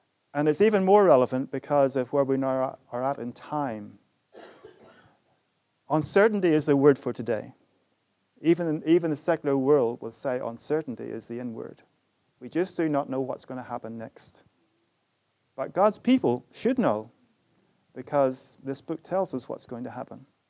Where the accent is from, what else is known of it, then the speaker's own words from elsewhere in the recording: Northern Ireland, United Kingdom; moved away as an adult; I grew up in Northern Ireland the first 20 years, and the Baptist church that we went to in the evening